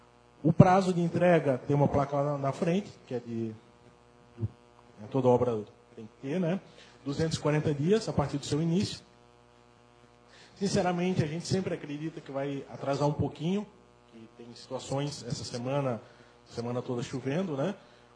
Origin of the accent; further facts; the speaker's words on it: Brusque, Santa Catarina, Brazil; Eu sou de Brusque.